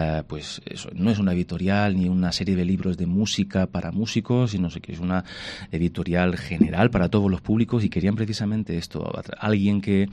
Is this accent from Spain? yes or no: yes; Granada, Andalusia, Spain; Granada es mi tierra y es mi ADN, mis raíces, mi inspiración, mi paraíso, mi retiro, todo, mi familia